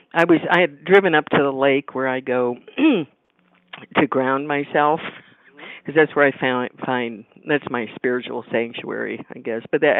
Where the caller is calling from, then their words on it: Evans City, Pennsylvania, United States; I'm from Evans City, Pennsylvania.